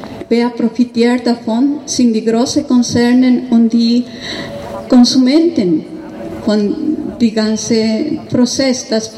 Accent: Ecuador; German is a second language; now in Germany; Ich komme aus Ecuador und ich bin, als ich klein war, in der Faso-Urwald gewachsen.

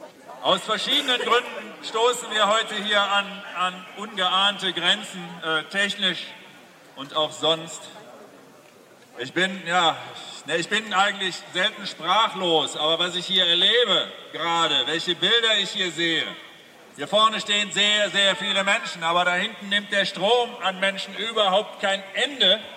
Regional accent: Aachen, North Rhine-Westphalia, Germany; Wir kommen aus Aachen, 35 Kilometer Luftlinie, diese Richtung.

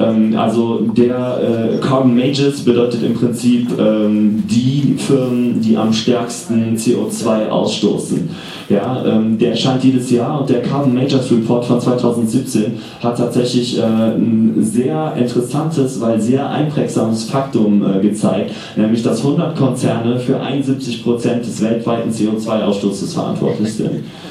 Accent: Dormagen, North Rhine-Westphalia, Germany; ich komme aus Dormagen und ich habe da schon in jüngster Kindheit tatsächlich Chemieunfälle von Bayer sozusagen live und hautnah mitbekommen.

